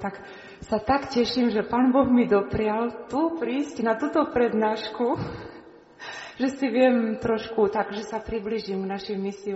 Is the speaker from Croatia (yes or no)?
no; South Korea; Slovak is a second language